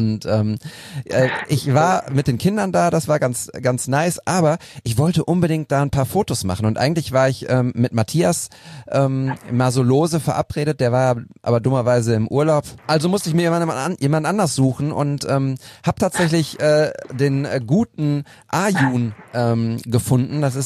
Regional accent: Münster, North Rhine-Westphalia, Germany; ich komme ja aus Münster gebürtig und dort gibt's den Send

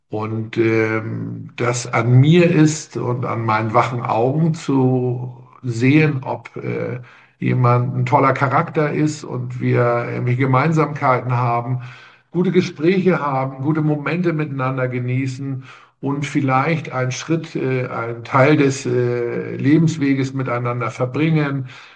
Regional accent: Buchholz, Lower Saxony, Germany; Ich komme tatsächlich aus Buchholz, aus der Nordheide. Ich werde dieses Jahr 60 und habe ein schönes Leben hier in der Nordheide

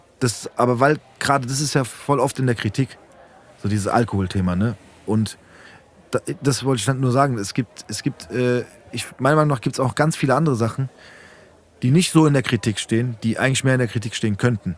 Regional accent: Frankfurt, Hesse, Germany; weil ich komme aus Frankfurt oder ich bin Hesse und das finde ich geil.

